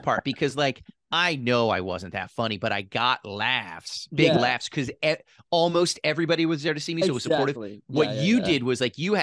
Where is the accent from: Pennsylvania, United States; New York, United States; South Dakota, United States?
Pennsylvania, United States; So I was – I grew up in Philly, outside of Philly, and I always loved stand-up.